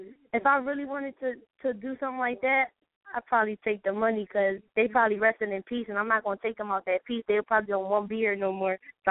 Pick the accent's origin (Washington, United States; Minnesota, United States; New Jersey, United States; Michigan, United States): New Jersey, United States; Camden; I was born and raised in North Camden.